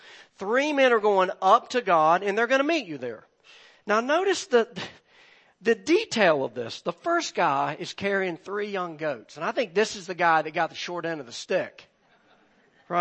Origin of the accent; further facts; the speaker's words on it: United States; Now, again, as an American, that doesn't resonate that much with us.